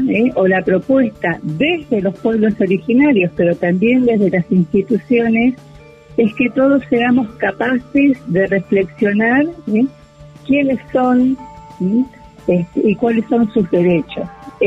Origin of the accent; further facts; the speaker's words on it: Argentina; creo que como argentinos podemos asumirlos y podemos emprender un camino de construcción conjunta